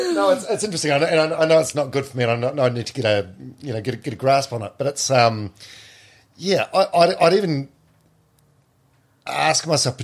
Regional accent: New Zealand; I'm Maori, I think I'm Irish.

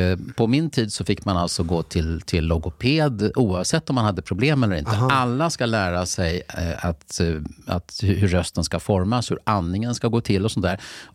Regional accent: Mälardalen, Sweden; jag kom ju redan från Mälardalen

